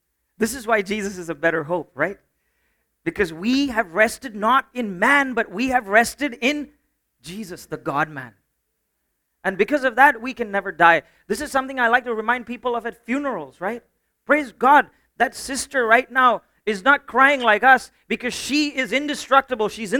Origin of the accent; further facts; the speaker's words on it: India; I didn't even know, as an Indian citizen, there are some places where I can't go, even with my Indian passport.